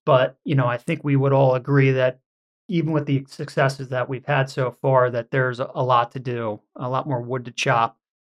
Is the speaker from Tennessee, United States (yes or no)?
no; Pennsylvania, United States; now in New York, United States; I grew up in the Philadelphia area, went to a private school here called Malvern Prep, where I played a lot of different sports